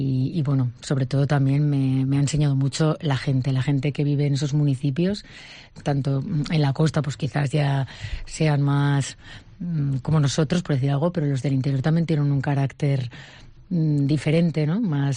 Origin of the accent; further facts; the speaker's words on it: Castellón, Valencian Community, Spain; soy de Castellón, llevo viviendo toda la vida en Castellón